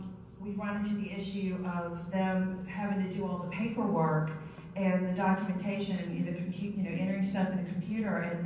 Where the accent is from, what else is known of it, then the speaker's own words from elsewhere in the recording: South Carolina, United States; Yes, I'm from South Carolina, and I worked for and now am consulting to train community, what we call community parents, for a private nonprofit organization.